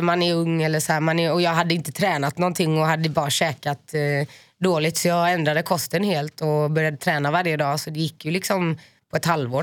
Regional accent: Finland; Men det är för att jag är finne.

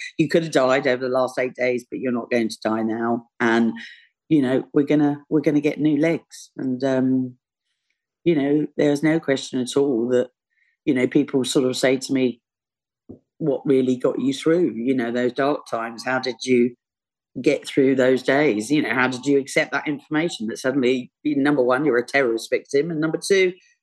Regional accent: London, United Kingdom; accent: Cockney; I don't know whether you hear from my accent, but I'm actually a Bow Bell Cockney. I'm from London.

